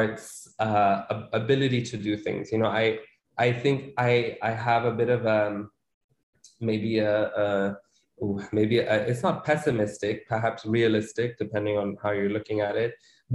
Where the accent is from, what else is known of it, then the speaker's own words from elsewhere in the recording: Sindh, Pakistan; also born or lived in Damascus, Syria; So I grew up in Pakistan. I was born in Damascus. I was born in Syria, but I when I was about three and a half, we moved back to Pakistan, and Lebanese on my mother's side, so also have connections there. But yeah, I mean, I'm a through and through Pakistani Sindhi boy.